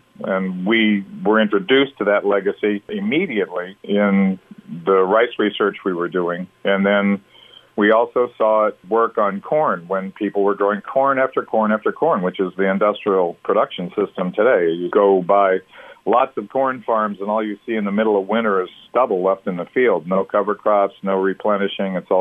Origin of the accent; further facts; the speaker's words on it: California, United States; I grew up in Southern California.